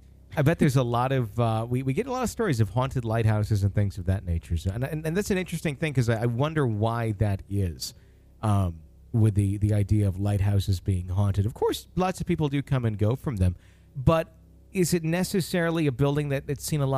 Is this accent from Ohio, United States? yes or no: yes; Ohio, United States; I'm from Northeast Ohio, southwest of Cleveland, actually, but I'm currently residing in East Texas, helping my grandmother restore her property